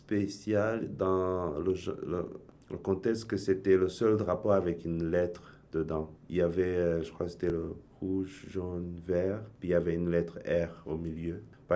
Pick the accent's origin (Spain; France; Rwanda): Rwanda; je ne voulais pas dire que je viens du Rwanda tout de suite